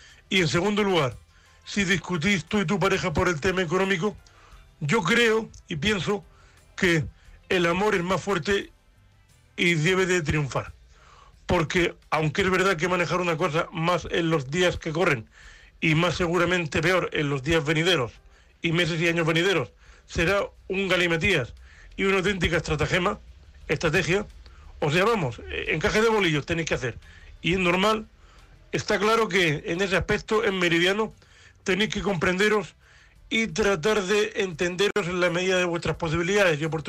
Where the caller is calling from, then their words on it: Murcia, Region of Murcia, Spain; de Murcia, vuestro compañero invidente.